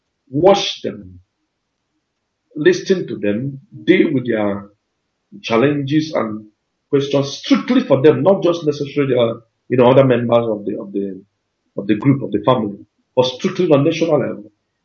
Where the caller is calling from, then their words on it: Vicenza, Veneto, Italy; I'm based in Italy.